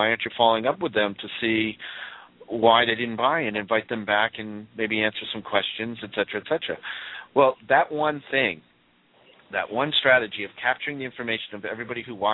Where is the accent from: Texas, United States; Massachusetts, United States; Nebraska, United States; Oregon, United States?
Massachusetts, United States; Boston; accent: Boston; By the way, I'm from Boston, so you'll hear a little accent come out of me while I'm talking.